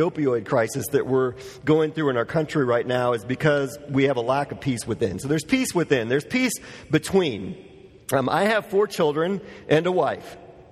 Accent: Wisconsin, United States; I'm from Wisconsin. I love it.

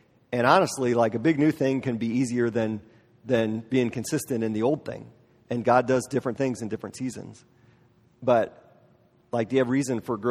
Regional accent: Wisconsin, United States; I grew up in Wisconsin, in rural Wisconsin. My best friend in grade school lived on a dairy farm

